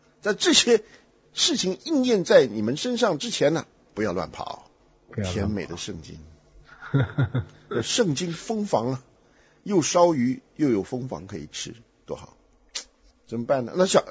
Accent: Taiwan; now in United States; 我在台湾长大，又白又胖，是吧？虽然当初出来的时候还是瘦巴巴的，然后一生为非作歹，到美国来又信了主

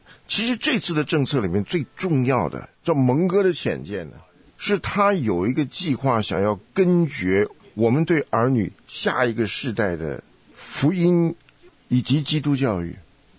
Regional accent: China

